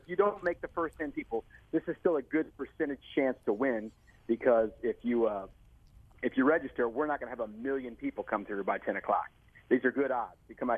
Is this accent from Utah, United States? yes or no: no; Lee's Summit, Missouri, United States; We're out here in Lee Summit, my hometown, guys.